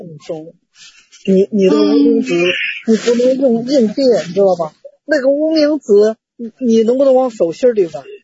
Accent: China; 那个跪它是不稳的，我们中国人这种

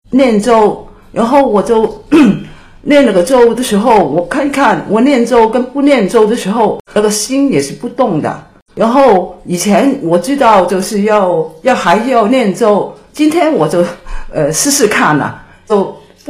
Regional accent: Hong Kong; 我是香港的

